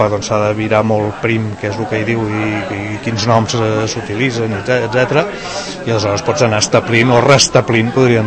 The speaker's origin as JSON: {"language": "Catalan", "region": "Catalonia", "country": "Spain", "said": "nosaltres com a catalans"}